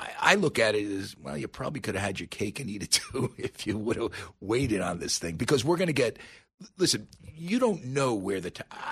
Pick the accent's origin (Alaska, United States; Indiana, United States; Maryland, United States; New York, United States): New York, United States; I grew up in Westchester County. I had friends of mine who worked at the Tarrytown GM plant.